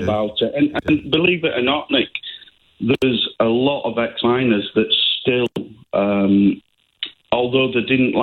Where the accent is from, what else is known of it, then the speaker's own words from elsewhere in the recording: Leeds, Yorkshire and the Humber, United Kingdom; I'm from Leeds.